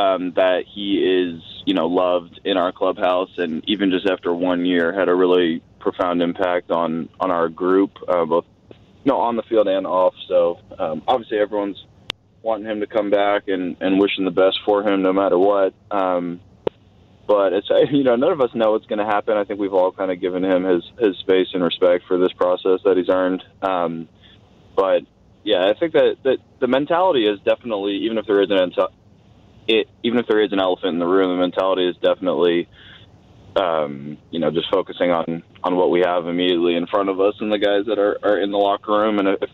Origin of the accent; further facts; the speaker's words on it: Oakland, California, United States; I'm from Oakland, so I grew up a Raiders fan